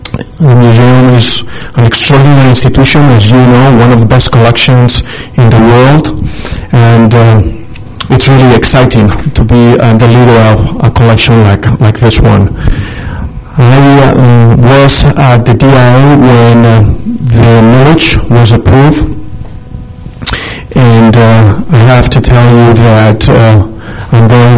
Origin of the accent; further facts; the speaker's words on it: Madrid, Community of Madrid, Spain; English is a second language; moved away as an adult; now in United States; As you can see by my accent, I'm not an American. I was born and raised in Madrid, Spain.